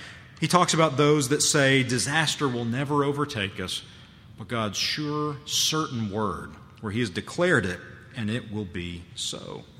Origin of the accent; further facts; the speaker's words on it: the South, United States; born there; I was born here in the South. My grandparents have been Christians for, you know, forever